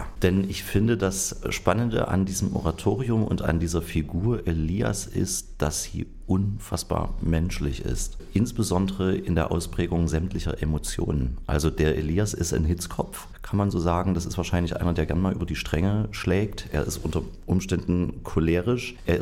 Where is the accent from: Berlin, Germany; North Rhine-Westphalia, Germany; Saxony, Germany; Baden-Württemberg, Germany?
Saxony, Germany; Leipzig; ich komme aus Leipzig, ich bin gebürtiger Sachse.